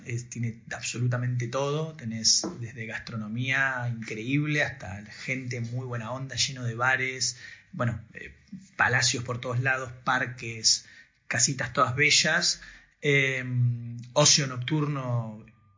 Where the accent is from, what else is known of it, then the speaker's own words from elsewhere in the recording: Buenos Aires, Argentina; now in Madrid, Spain; obviamente yo te lo voy a decir como porteño, como argentino de Buenos Aires